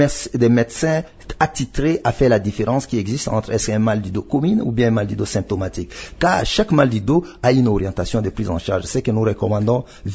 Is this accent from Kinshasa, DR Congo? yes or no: yes; Kinshasa, DR Congo; Ici, chez nous, en RDC, particulièrement à Kinshasa